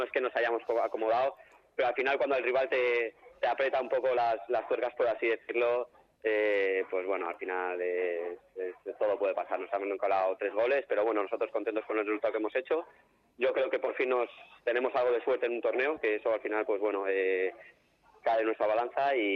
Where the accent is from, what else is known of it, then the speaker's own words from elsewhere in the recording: Aravaca, Community of Madrid, Spain; De Madrid, de Aravaca.